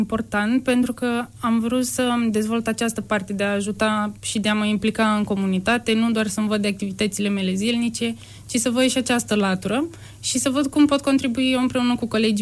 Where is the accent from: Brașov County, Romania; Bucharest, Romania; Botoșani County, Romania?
Botoșani County, Romania; Botoșani; Eu sunt din orașul Botoșani.